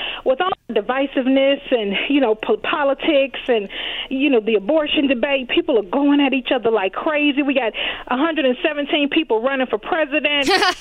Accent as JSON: {"language": "English", "region": "the South", "country": "United States", "said": "So I'm in the kitchen doing laundry, and I'm from the South."}